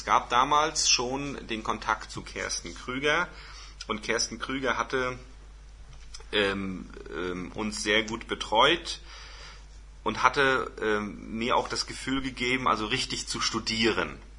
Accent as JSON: {"language": "German", "town": "Parchim", "region": "Mecklenburg-Vorpommern", "country": "Germany", "said": "Ich komme aus Parchim."}